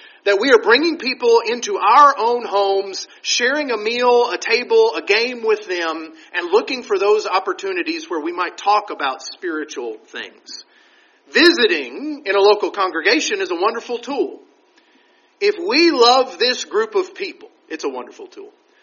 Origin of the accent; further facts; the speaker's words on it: Texas, United States; I was talking with the Stuckies earlier this week about growing up in West Texas. We didn't have TV. We lived too far from Lubbock.